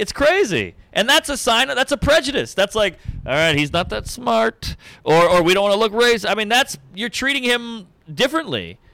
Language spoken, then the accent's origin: English; Southern United States, United States; I'm from the South. It was way more integrated down there than it is up here.